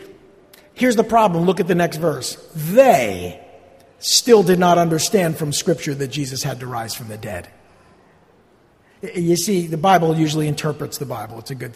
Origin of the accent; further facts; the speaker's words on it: New Jersey, United States; I'm a skeptic. I'm from New Jersey. I don't believe anything.